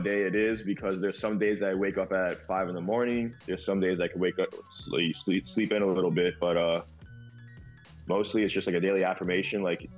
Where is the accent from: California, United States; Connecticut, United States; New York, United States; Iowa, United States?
California, United States; Hollywood; Oh, you know, bro, we're from Hollywood, man.